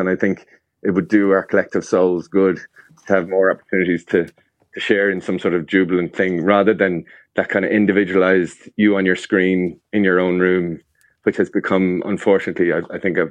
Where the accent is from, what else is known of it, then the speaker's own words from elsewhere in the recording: Ireland; I'm an Irish rugby fan, and every quarter final that we think we're going to get through